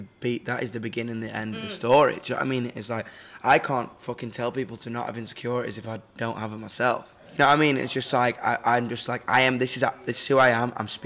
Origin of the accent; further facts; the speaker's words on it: Manchester, North West England, United Kingdom; I'm like, I'm from Manchester. I've never seen the sea.